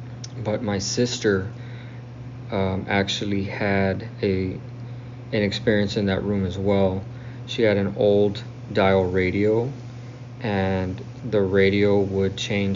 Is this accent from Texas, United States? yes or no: yes; Texas, United States; I'm from South Texas.